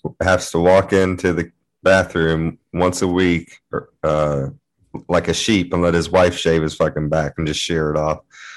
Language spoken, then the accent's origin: English; Cincinnati, Ohio, United States; Absolutely. I'm from Cincinnati. God. We have German shit all over the place. We're big into that.